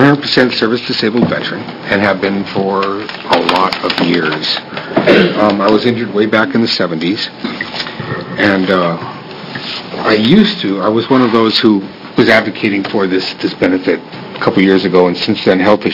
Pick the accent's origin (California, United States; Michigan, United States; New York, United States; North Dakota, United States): North Dakota, United States; we're from North Dakota. We were born there, both of us.